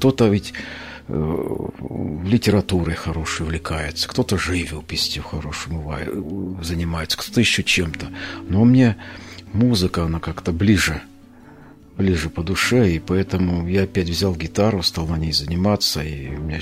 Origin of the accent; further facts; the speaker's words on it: Yaroslavl, Yaroslavl Oblast, Russia; Я из Ярославля, да.